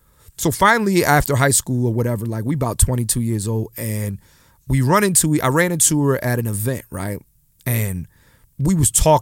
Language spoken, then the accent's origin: English; Philadelphia, Pennsylvania, United States; I'm from Philly.